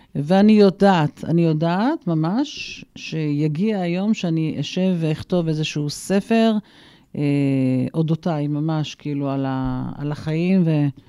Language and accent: Hebrew; Kiryat Shmona, Northern District, Israel; born there; ואני נולדתי בקריית שמונה, והימים הם ימים לא פשוטים בכלל מבחינה ביטחונית